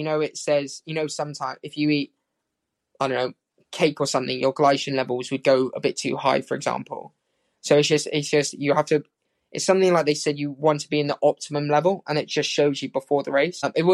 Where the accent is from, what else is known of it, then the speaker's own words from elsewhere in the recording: United Kingdom; maybe as British athletes, we do put a lot of pressure on ourselves